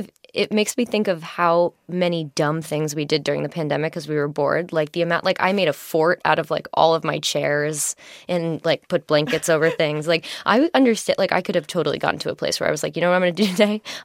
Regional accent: New York City, New York, United States; I'm from New York City.

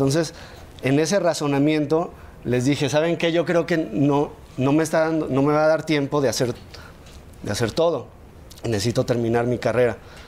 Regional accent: San Luis, San Luis Potosí, Mexico; now in Mexico City, Mexico; Yo me fui de San Luis a la Ciudad de México a estudiar una carrera formal en producción musical, ingeniería en audio.

